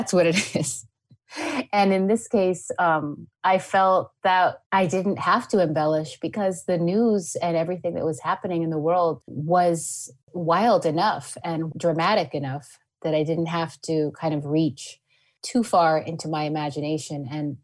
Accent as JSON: {"language": "English", "region": "Massachusetts", "country": "United States", "tie": "born or raised there", "said": "So yeah, I was born in Boston and grew up in a suburb outside of the city."}